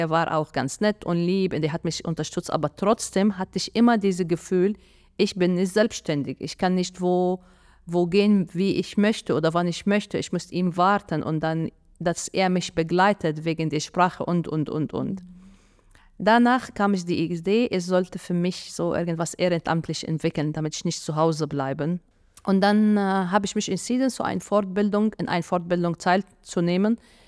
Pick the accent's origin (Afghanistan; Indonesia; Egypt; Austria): Egypt; weil bei uns in Ägypten gibt es kein Zusammen, sozusagen.